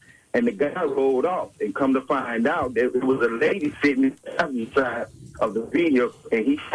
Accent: Beaumont, Texas, United States; Yeah, this happened about a week ago out in Port Arthur. I'm from Beaumont.

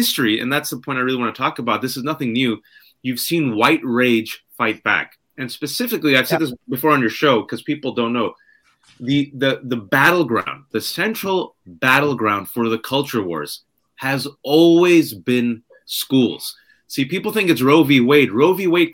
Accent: Pakistan; Like, seriously, they're like … talk about Iraq. I'm like, I'm Pakistani.

